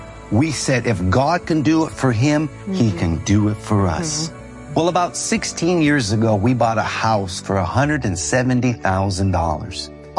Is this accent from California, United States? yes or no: yes; Hollywood, California, United States; We're from Hollywood, California.